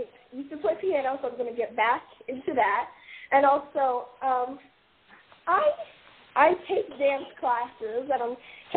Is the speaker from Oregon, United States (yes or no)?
no; Minnesota, United States; born there; Mm-hmm. Yeah, I was born in Minnesota.